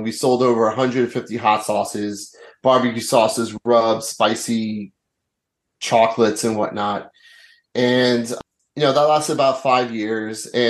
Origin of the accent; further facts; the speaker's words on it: Brooklyn, New York, United States; Well, I grew up in South Brooklyn. I grew up in Bensonhurst and Midwood.